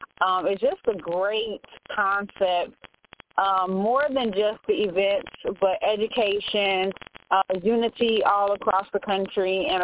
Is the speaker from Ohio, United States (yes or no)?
yes; Ohio, United States; I'm from Ohio.